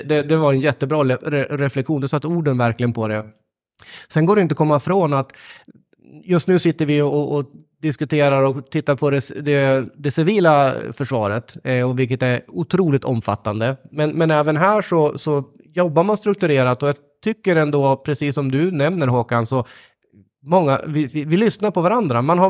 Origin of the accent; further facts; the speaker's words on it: Sundsvall, Västernorrland County, Sweden; Den första spårvagnen man tillverkade, den gick i min hemstad Sundsvall.